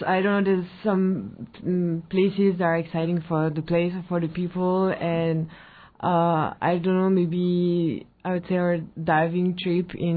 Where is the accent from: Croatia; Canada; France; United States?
France; Paris, Île-de-France; We're sisters, so we're both from Paris.